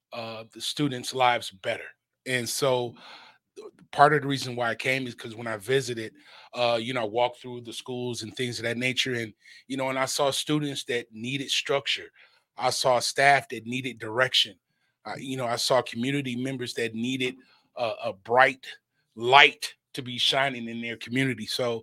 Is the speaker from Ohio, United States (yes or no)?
no; Detroit, Michigan, United States; Well, I'm born and raised in Detroit.